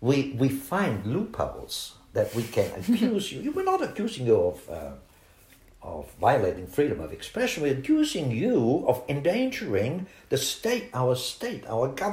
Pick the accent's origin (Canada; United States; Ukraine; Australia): Australia; also born or lived in Germany; I mean, I was born in Germany and I came to Australia when I was very small.